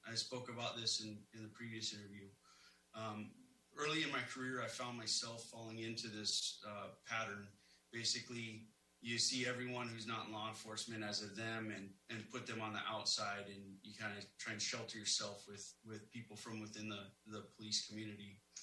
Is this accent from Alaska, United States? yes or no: yes; Fairbanks, Alaska, United States; I was born and raised here in Fairbanks. I grew up in this unique culture that is interior Alaska.